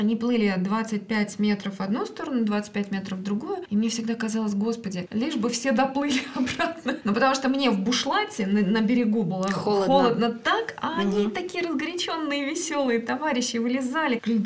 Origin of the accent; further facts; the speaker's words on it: Oryol Oblast, Russia; я сама уроженка Ливенского района